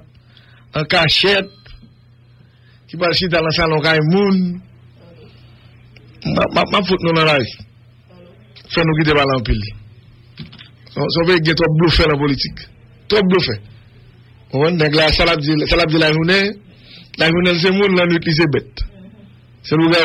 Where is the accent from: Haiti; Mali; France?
Haiti; Moi, je suis un haïtien authentique.